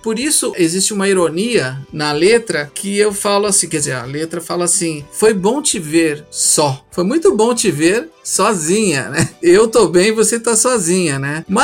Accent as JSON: {"language": "Portuguese", "country": "Brazil", "said": "mas somos brasileiros. Então, não gostamos de ser rotulados só como um estilo."}